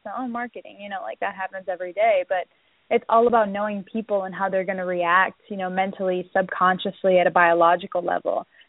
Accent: Miami, Florida, United States; So I'm actually from Miami, Florida. So I grew up by the beach, by the water.

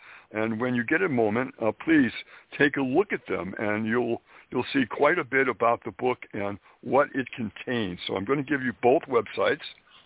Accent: Springfield, Massachusetts, United States; Springfield, Massachusetts is where I was originally born and raised.

